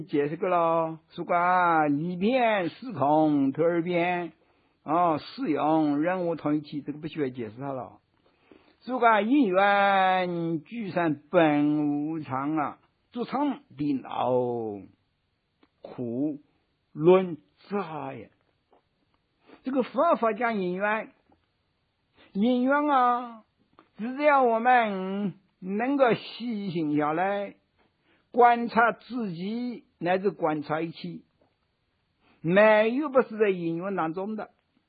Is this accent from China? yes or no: yes; China; 我们中国人啊，讲这个心道。